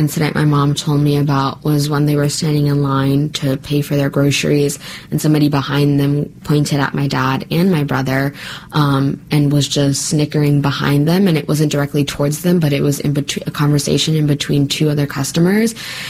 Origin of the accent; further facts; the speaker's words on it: Kansas, United States; So growing up in Kansas, like, I learned of that.